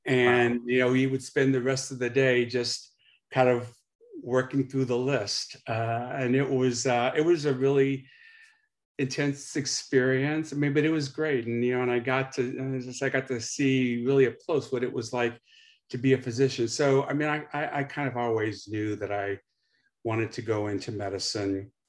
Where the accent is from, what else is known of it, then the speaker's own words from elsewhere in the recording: Baton Rouge, Louisiana, United States; But growing up in Baton Rouge, when I was a teenager, I used to work in his office during the summers.